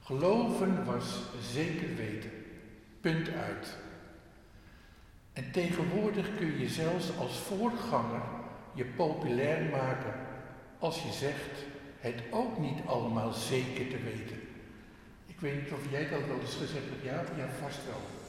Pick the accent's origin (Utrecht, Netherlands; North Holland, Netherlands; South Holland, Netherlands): North Holland, Netherlands; Aalsmeer; Zoals bij ons in Aalsmeer, waar heel veel families dezelfde achternaam hebben.